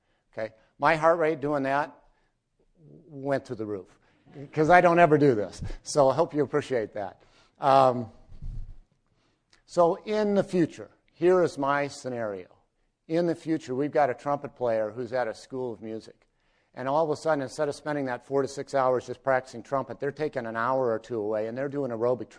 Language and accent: English; Indianapolis, Indiana, United States; I'm from Indianapolis.